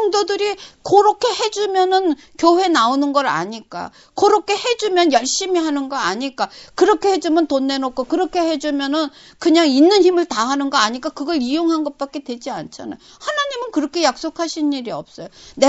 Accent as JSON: {"language": "Korean", "country": "South Korea", "said": "내가 한국 사람이라는 위치에서 살기 때문에"}